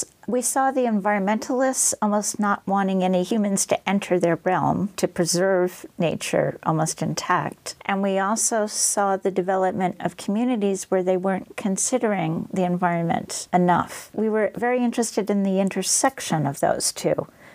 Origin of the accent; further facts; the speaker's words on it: New England, United States; now in Orient, United States; I'm from New England originally. I'm living in Orient, New York.